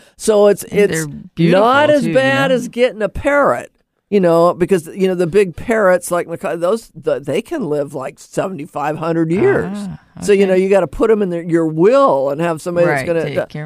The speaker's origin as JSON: {"language": "English", "town": "Laurelhurst", "country": "United States", "tie": "born or raised there", "said": "Well, now I grew up in Laurelhurst, and in the house that we spent the most years in, a child, we had a fish pond."}